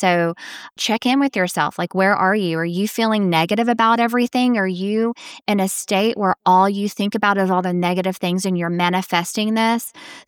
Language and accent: English; Louisiana, United States; and then I moved back to my home state, Louisiana.